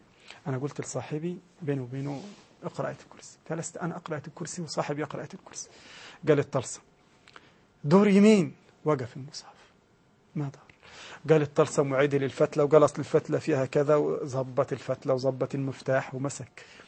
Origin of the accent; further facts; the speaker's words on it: Egypt; وعندنا في مصر في شيء يحدث في مصر